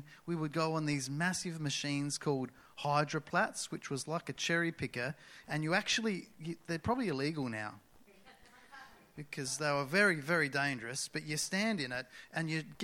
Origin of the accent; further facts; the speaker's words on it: Murray Bridge, South Australia, Australia; I'm from Murray Bridge. Who's been to Murray Bridge?